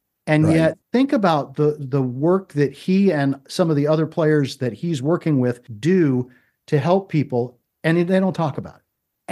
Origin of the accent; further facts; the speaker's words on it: East Coast, United States; But you know, I grew up on the East Coast.